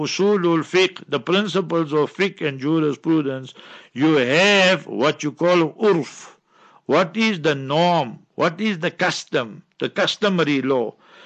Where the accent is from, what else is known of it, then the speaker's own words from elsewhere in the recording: South Africa; you see, we South Africans, we came here to from India, our forefathers.